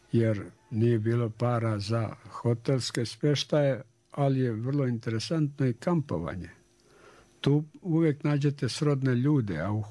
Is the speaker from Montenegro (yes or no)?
no; Laktaši, Republika Srpska, Bosnia & Herzegovina; born there; now in Banja Luka, Bosnia and Herzegovina; Radio sam u Beogradu do armije, posle armije sam došao u Banja Luku. Jer me privlačio moj rodni grad, odnosno moje selo u Laktaši.